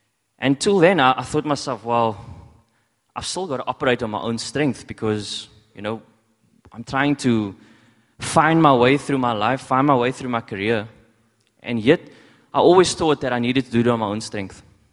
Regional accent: Cape Town, Western Cape, South Africa; I hail from Strandfontein in Cape Town, and yeah. And that's where my life started.

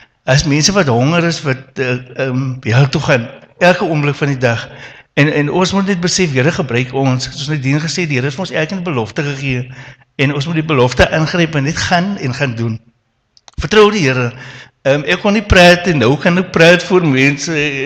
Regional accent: Mossel Bay, Western Cape, South Africa; dis Annelies, my vrou. Ons is van Mosselbaai

